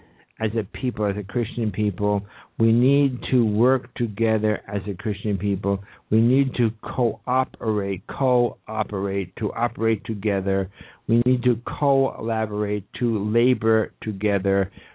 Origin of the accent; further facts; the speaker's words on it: New York City, New York, United States; folks, I come from the streets of New York. I was raised and born and raised in New York City. I'm proud of it.